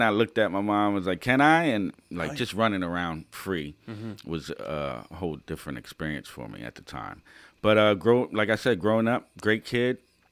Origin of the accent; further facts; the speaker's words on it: Lancaster, Pennsylvania, United States; also born or lived in New York; So growing up in Lancaster, I was a great kid. Got acclimated to the Lancaster life, because in New York, we weren't even allowed to, like, leave the front of the building.